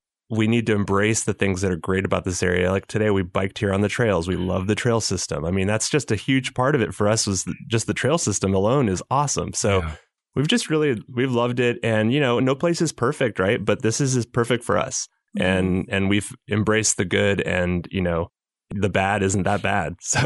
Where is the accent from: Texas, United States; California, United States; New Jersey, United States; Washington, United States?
California, United States; I grew up in Southern California and I didn't really know anything about this area.